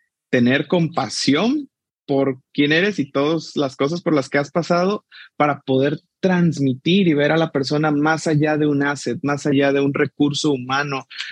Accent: Mexico; de México.

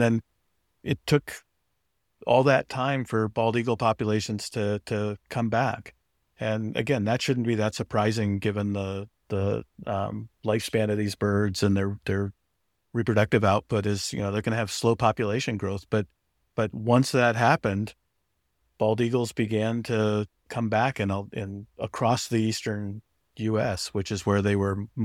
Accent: Arizona, United States; You know, and my recollection is growing up in Arizona, there were a couple pairs in the entire state that anybody knew about.

